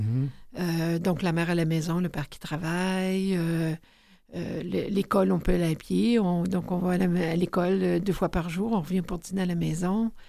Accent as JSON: {"language": "French", "town": "Charny", "region": "Quebec", "country": "Canada", "tie": "born or raised there", "said": "je suis née dans un petit village qui s'appelle Charny."}